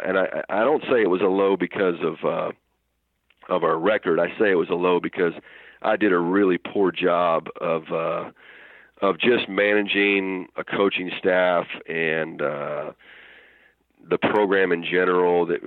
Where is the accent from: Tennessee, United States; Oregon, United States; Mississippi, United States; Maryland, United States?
Maryland, United States; Hagerstown; I started working for my hometown paper in Hagerstown, Maryland